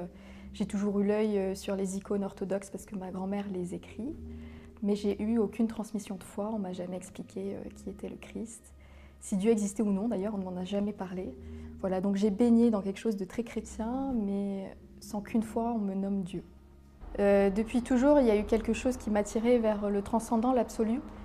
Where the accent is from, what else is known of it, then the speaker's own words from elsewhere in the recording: Nice, Provence-Alpes-Côte d'Azur, France; now in Paris, France; je viens de Nice, donc de la Côte d'Azur, et j'ai grandi dans une famille qui est de tradition chrétienne, catholique de la part de mon père, puisqu'il est d'origine italienne, et un peu orthodoxe du côté de ma maman, puisqu'on descend de la Russie.